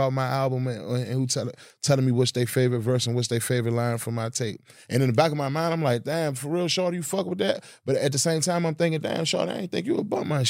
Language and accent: English; Washington, District of Columbia, United States; I'm from Washington, D.C., though. You feel me? So I understand that that's a part of our culture.